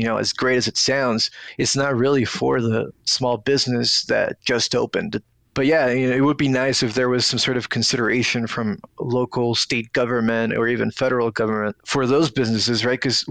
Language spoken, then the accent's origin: English; Peru; now in United States; We're immigrants from Peru. We came here back in 2001.